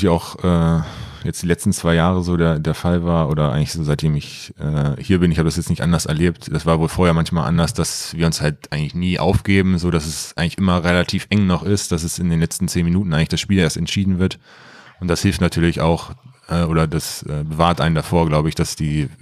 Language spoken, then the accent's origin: German; Loccum, Lower Saxony, Germany; ich komme aus Loccum, gut, das ist Niedersachsen